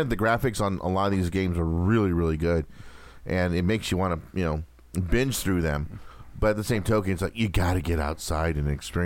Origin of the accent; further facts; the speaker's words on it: Whittier, California, United States; growing up in Whittier, we had in Puente Hills area, there was a area that they had miniature go-karts.